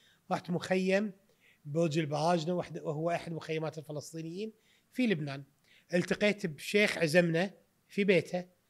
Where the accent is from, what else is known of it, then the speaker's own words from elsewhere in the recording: Kuwait; قلت له انا من الكويت